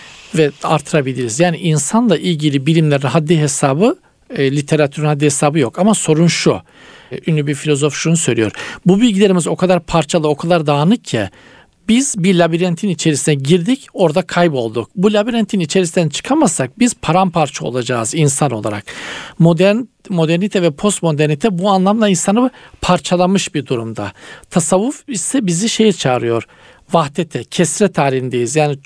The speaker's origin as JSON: {"language": "Turkish", "region": "Trabzon", "country": "Turkey", "tie": "born there", "said": "Trabzon doğumluyum. Allah'a şükür diyorum."}